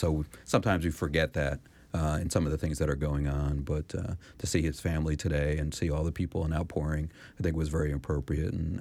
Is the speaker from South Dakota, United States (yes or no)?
no; New York City, New York, United States; I grew up in, was born in the Lower East Side of Manhattan and grew up